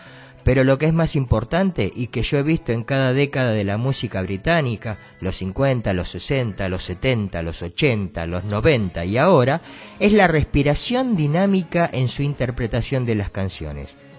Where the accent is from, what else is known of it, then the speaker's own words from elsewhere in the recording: Switzerland; tú eres de Argentina, yo soy de Suiza